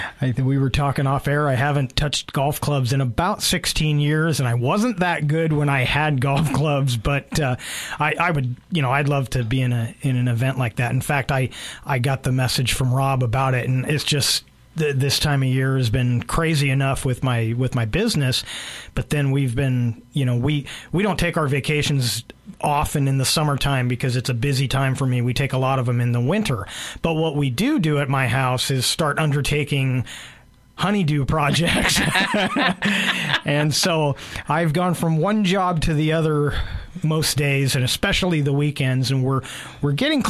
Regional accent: California, United States; I grew up in the Bay Area, but the Niners was, especially if you're a Raider fan, you just had to hate the Niners.

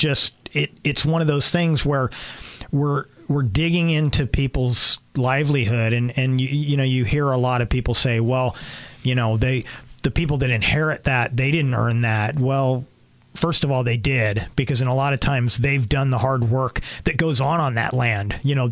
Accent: California, United States; When I grew up in California, I was kind of a suburban kid, but my dad's business, we dealt a lot with dairies.

